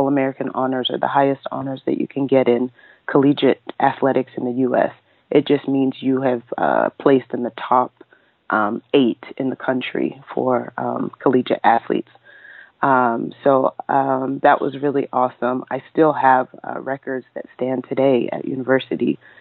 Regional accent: Nigeria; moved away; also born or lived in Toronto; I actually was born in Toronto, Ontario, Canada. But my parents were studying there. So I just happened to be born while they were there on some studies. And then a couple months after I was born, I went back to Nigeria with them.

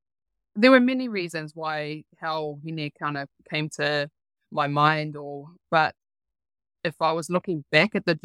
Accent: Rotorua, Bay of Plenty, New Zealand; I'm from Rotorua, no Ngāti Rangi Wewehi me Taranaki iwi aho.

